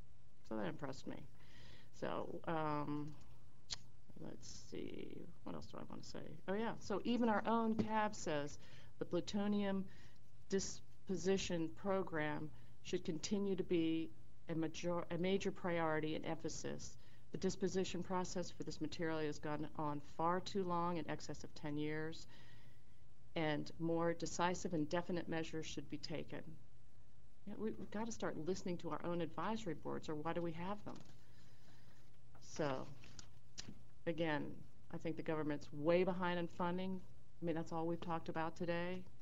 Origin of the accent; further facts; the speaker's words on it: Aiken, South Carolina, United States; My dad moved down to work at the bomb plant, which is now SRS, about 50 years ago. And I moved away from Aiken, moved back.